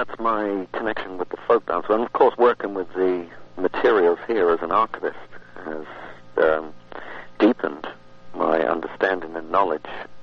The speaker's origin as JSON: {"language": "English", "region": "South East England", "country": "United Kingdom", "tie": "born or raised there", "moved": "as an adult", "lives_now": "United States", "said": "No, I grew up in, I'm English, I grew up in southern England, in Hampshire."}